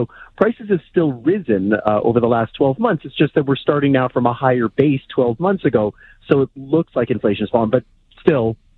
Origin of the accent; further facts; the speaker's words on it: Canada; It's the nature of being Canadian with our geography, with our climate, and with our population.